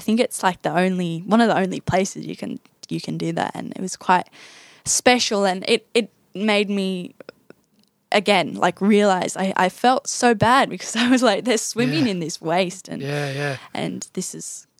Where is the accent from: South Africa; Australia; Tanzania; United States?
Australia; I come from Australia, you know, everything's cleaned for you.